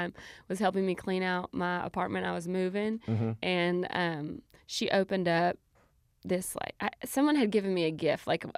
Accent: Calhoun, Georgia, United States; I'm from Calhoun, Georgia, if you guys don't know.

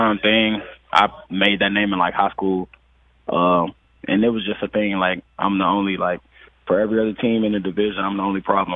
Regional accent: Alabama, United States; I'm from Alabama, so it was just beating Alabama for me.

